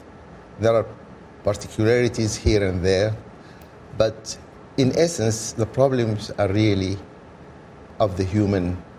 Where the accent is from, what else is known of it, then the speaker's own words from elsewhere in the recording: Sudan; I come originally from Sudan, the Nile Valley. So my heritage and my understanding is that we are all Africans.